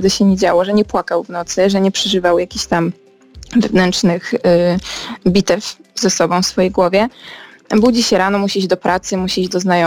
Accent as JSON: {"language": "Polish", "town": "Tychy", "region": "Silesian Voivodeship", "country": "Poland", "said": "jestem ze Śląska, więc tam do ogniska muzycznego w Tychach"}